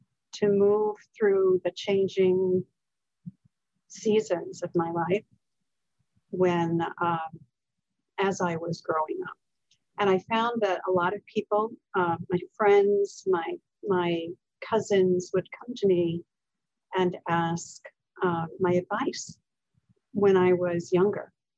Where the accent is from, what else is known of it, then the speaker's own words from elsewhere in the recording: New England, United States; I grew up in New England. I am the youngest of four children and the only girl.